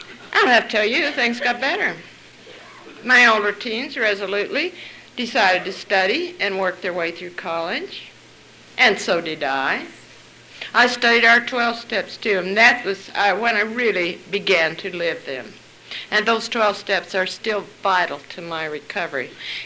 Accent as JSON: {"language": "English", "region": "Utah", "country": "United States", "said": "and I'm from Utah."}